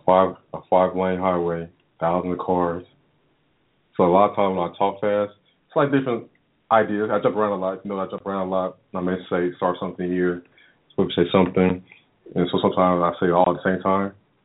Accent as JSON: {"language": "English", "town": "Denver", "region": "Colorado", "country": "United States", "tie": "born or raised there", "said": "And then growing up in Denver, where it's snow"}